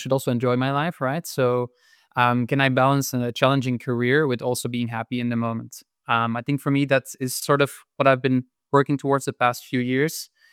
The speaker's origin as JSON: {"language": "English", "country": "Belgium", "moved": "as an adult", "said": "I am from Belgium originally. I lived there for most of my life. But as I started my first job, I moved to a different country while I was studying."}